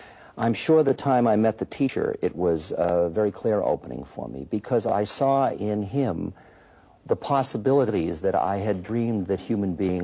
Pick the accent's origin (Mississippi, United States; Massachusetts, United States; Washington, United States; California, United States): Massachusetts, United States; Boston; And I grew up in the United States, in Boston.